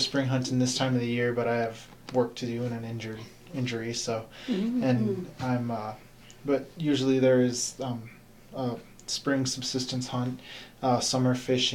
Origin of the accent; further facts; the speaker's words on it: Nome, Alaska, United States; born there; I was born here in Nome.